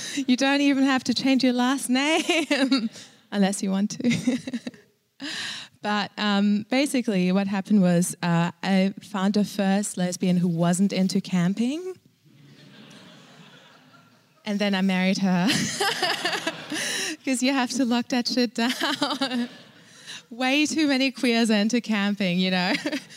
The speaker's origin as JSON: {"language": "English", "town": "Melbourne", "region": "Victoria", "country": "Australia", "said": "oh, me? I'm just from Melbourne."}